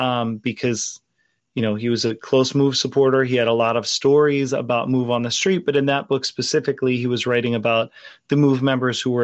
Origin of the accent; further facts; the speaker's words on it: Virginia, United States; And I was living in Virginia. I grew up in Virginia.